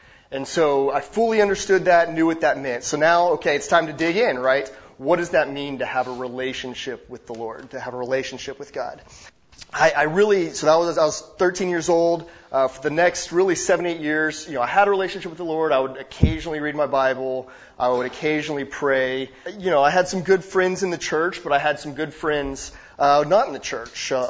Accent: Arlington, Texas, United States; A little bit about myself. I live in Dallas. I'm born and raised in the area. I was born in Arlington, made it about 90 miles south for college down to Waco, down to Baylor, then moved it right back up to Dallas.

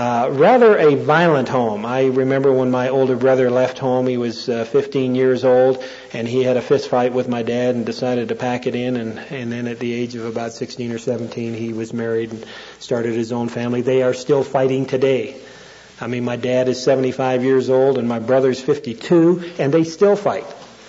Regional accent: Canada; I grew up in Canada, and as you know, the national sport in Canada is lacrosse.

